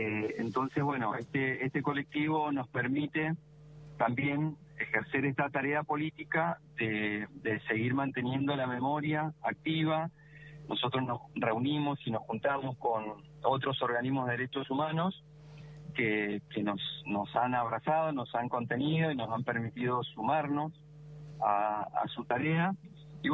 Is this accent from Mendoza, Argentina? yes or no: yes; Mendoza, Argentina; Yo soy de Mendoza, pude viajar a Buenos Aires